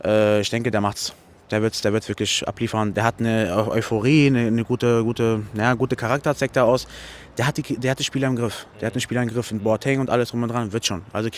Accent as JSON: {"language": "German", "region": "Berlin", "country": "Germany", "said": "Ich komme aus Berlin, ja."}